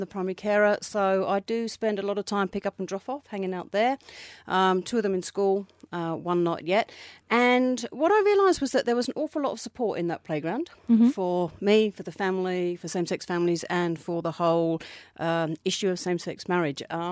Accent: England, United Kingdom; I'm English originally. I mean, we've both been here for sort of 20-odd years now.

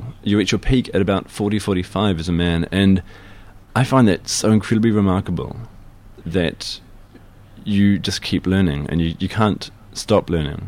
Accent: New Zealand; I love my hometown, I do, and New Zealand is a fantastic place to be. I mean, my little hometown, which will always be home for me

